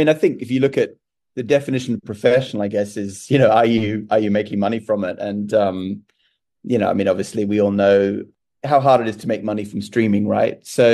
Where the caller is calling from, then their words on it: Sydney, New South Wales, Australia; Yeah, I'm calling in from Sydney, Australia.